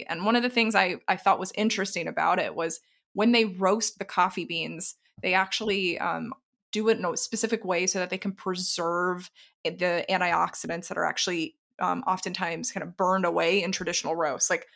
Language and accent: English; the South, United States; I was originally from the South. My husband and I grew up eating a ton of meat.